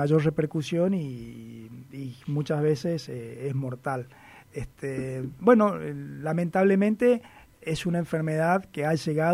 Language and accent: Spanish; Salta, Argentina; now in Misiones, Argentina; yo soy de Salta, por ejemplo, no soy misionero. Y tengo muchos colegas que somos de otra provincia.